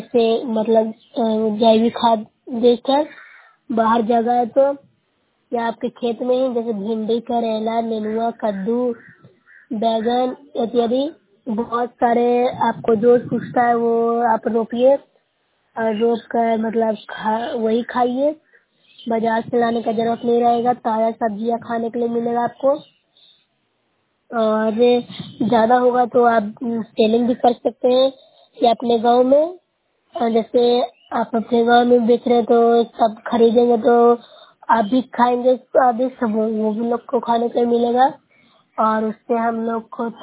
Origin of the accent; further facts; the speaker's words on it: Nalanda, Bihar, India; मैं नुसरत ब्लॉक से हूँ, जिला नालंदा की निवासी हूँ।